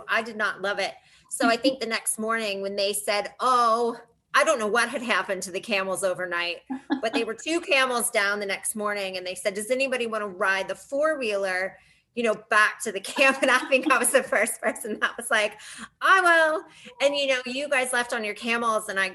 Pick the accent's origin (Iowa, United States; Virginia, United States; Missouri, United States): Virginia, United States; Staunton; also born or lived in Morocco; So I'm from Stanton, Virginia, and my parents still live there and that kind of thing.